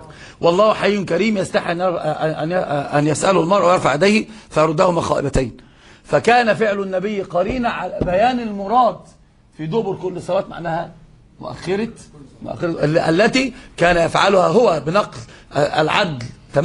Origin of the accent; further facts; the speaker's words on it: Egypt; هما عندنا بقى في العوام عندنا في مصر بيقولوا ايه؟